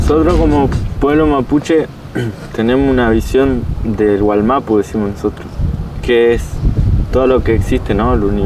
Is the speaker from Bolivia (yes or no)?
no; Neuquén, Argentina; soy Kona del Lof nehue mapu, de la zona del Traunco de la Confederación Mapuche de Neuquén.